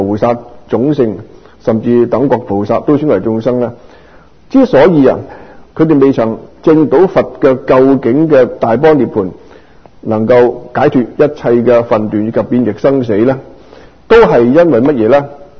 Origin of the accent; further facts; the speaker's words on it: China; 我哋中国人呢个知字咧